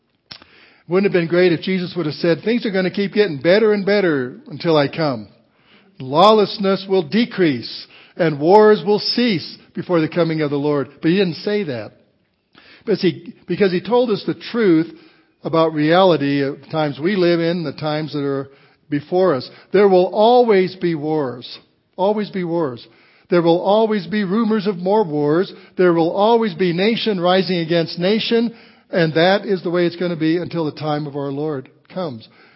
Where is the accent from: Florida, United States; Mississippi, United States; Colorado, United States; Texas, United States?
Colorado, United States; Walsenburg; my hometown of Walsenburg, Colorado